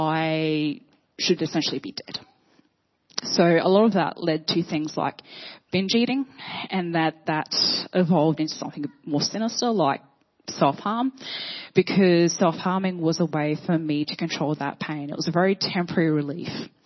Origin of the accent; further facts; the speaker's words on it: Port Hedland, Western Australia, Australia; So returned back to my hometown in Port Hedland, WA. It's a small mining town.